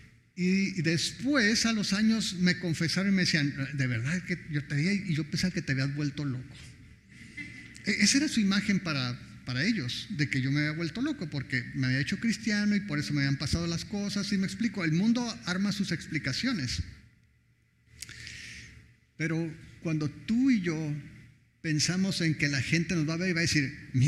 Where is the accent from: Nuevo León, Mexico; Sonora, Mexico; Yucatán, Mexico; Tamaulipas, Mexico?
Sonora, Mexico; Ciudad Obregón; soy de Obregón. En Obregón la gente casi ni se fija en nada.